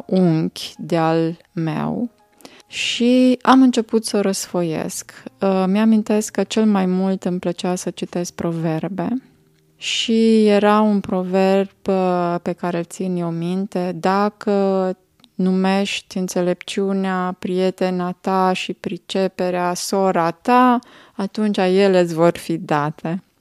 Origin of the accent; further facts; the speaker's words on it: Bicaz, Neamț County, Romania; moved away; also born or lived in Alba Iulia; Părinții mei împreună cu noi, cu mine și fratele meu, mai am un frate mai mare, ne-am mutat de la Bicaz din Moldova în Alba Iulia.